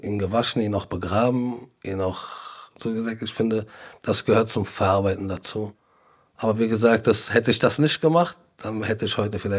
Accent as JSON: {"language": "German", "region": "Berlin", "country": "Germany", "tie": "born or raised there", "said": "ich komme aus Berlin-Wedding, geboren und aufgewachsen. Ich sehe mich nicht als Ausländer oder Deutscher, ich sehe mich als Berliner. Ja. Und bin stolz, der Berliner zu sein."}